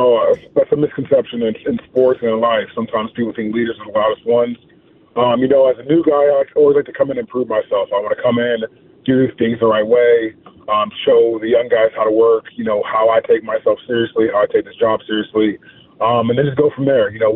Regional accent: Coppell, Texas, United States; just growing up in Coppell and then having a career where I haven't played in Dallas since high school

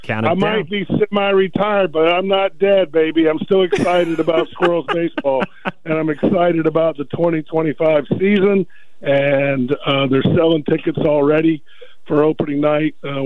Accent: Locust, North Carolina, United States; Well, I grew up in Locust, North Carolina. You took showers on Saturday night before church on Sunday.

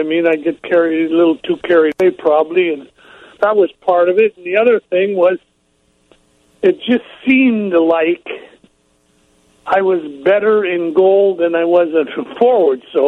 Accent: Sault Ste. Marie, Ontario, Canada; Well, I'm from Sault Ste. Marie in the winter. Sault Ste. Marie, I don't know if you're familiar where that is, but that is in Canada, right on Lake Superior.

